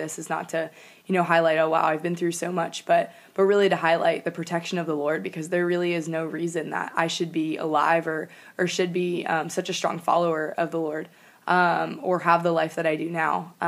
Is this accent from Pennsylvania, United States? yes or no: no; Florida, United States; I grew up in Florida